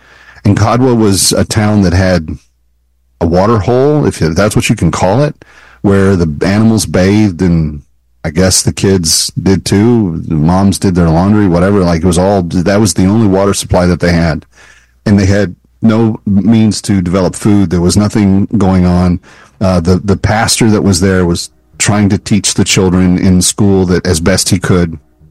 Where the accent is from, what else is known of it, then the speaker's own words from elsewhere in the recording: United States; because just being an American, they think that you're automatically wealthy